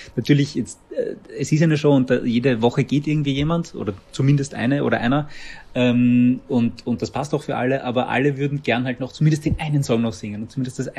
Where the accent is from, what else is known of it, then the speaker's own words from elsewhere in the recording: Baden, Lower Austria, Austria; Ich komme aus Baden